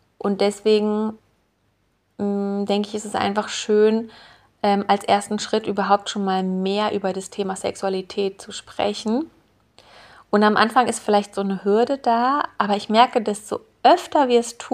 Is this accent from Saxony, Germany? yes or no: no; Berlin, Germany; now in Switzerland; ich bin ursprünglich Berlinerin, habe dann in verschiedenen Städten und Ländern studiert und bin letztlich in der Schweiz gelandet und bin hier mittlerweile auch so richtig angekommen.